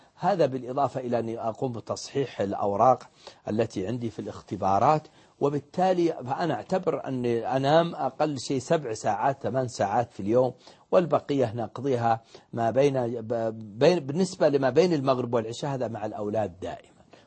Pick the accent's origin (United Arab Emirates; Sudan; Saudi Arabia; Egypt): Saudi Arabia; نحن أبناء المملكة العربية السعودية ليس عندنا أحزاب وليس عندنا تحزبات